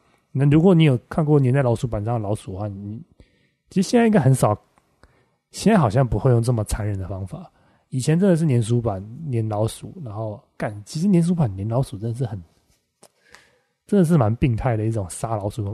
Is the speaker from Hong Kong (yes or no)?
no; Taipei, Taiwan; 就是我们家以前小时候住在那个松山区，然后比较像是那种巷子里面的那种地方，那种几巷几弄的那种一楼的那种很老旧的公寓里面